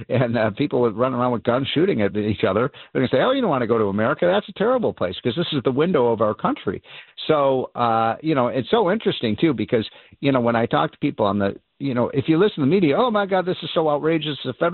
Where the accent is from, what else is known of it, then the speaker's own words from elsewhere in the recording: Chicago, Illinois, United States; You know, I'm from Chicago. You know, we've got almost half our schools are complete failures.